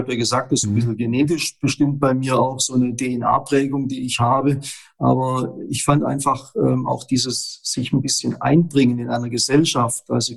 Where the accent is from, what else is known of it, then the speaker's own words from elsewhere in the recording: Baden-Württemberg, Germany; Ich bin auf den Fildern hier vor den Toren Stuttgarts aufgewachsen